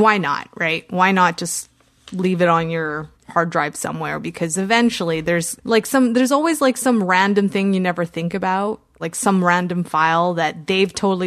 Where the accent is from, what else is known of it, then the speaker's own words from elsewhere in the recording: Canada; I'm Canadian